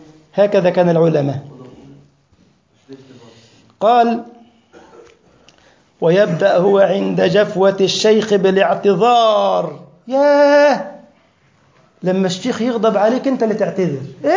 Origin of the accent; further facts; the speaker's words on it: Egypt; اذكر ان احد مدراء المدارس عندنا في مصر، وكنت ادرس في مدرسه قطاع خاص تربيه اسلاميه ومواد شرعيه